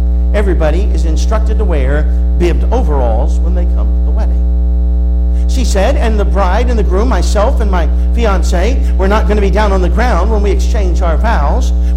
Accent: West Virginia, United States; Now, I am from West Virginia, and I will tell you this.

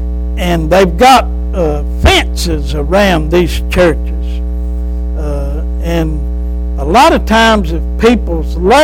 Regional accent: United States; We're blessed that we were raised here in America, where there's a church on every corner.

